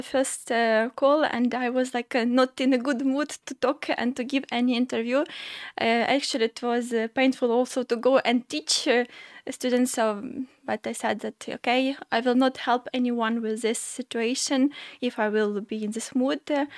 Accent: Sumy Oblast, Ukraine; Kharkiv region, not far from my region. I'm from Sumy region, yes.

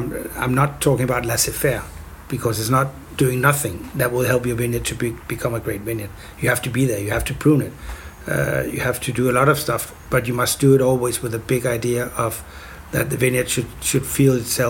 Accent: Copenhagen, Capital Region of Denmark, Denmark; but in Copenhagen, which is sort of, you know, my hometown.

